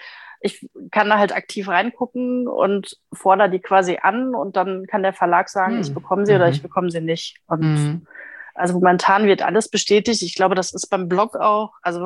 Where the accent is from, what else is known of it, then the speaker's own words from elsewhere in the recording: Essen, North Rhine-Westphalia, Germany; now in Recklinghausen, Germany; Ich komme eigentlich aus Essen.